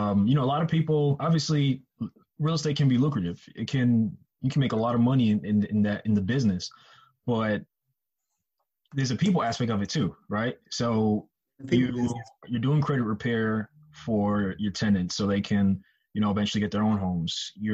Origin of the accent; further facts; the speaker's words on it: New York, United States; We're from New York.